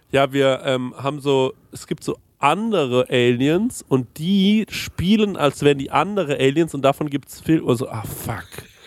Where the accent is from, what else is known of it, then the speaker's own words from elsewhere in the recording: Goldbach, Bavaria, Germany; Aber ich bin im multikulturellen Goldbach bei Aschaffenburg aufgewachsen.